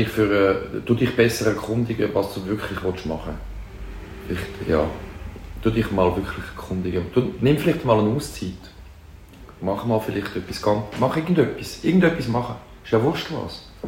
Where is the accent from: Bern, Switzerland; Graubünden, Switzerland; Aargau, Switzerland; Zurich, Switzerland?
Zurich, Switzerland; Im Seefeld.